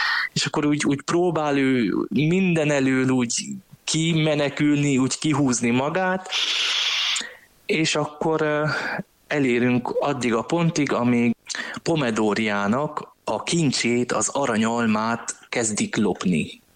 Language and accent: Hungarian; Cluj-Napoca, Cluj County, Romania; itt vagyok én is, otthon Kolozsváron, az operában.